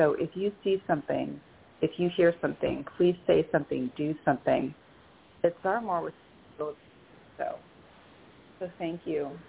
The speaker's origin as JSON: {"language": "English", "town": "Sarasota", "region": "Florida", "country": "United States", "said": "from Sarasota, Florida"}